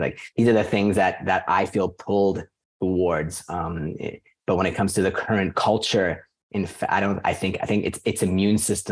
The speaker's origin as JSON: {"language": "English", "town": "Vancouver", "region": "British Columbia", "country": "Canada", "tie": "born or raised there", "also_born_or_lived": "Iran", "said": "I come from a family of immigrants to Canada. We came from Iran. Right at the end of the Iraq War, Vancouver was basically where I grew up most of that time. It's a suburban area of just older"}